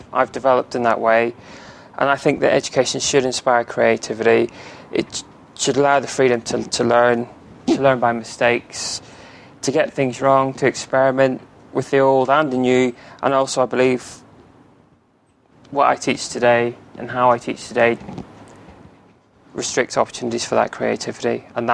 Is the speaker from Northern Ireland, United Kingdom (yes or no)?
yes; Northern Ireland, United Kingdom; I grew up in Northern Ireland. I grew up through the Troubles.